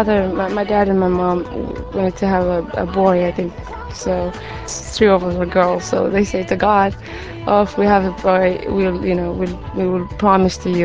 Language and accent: English; Ethiopia; also born or lived in Kenya; my experience is growing up in Ethiopia and being for a couple of years in Kenya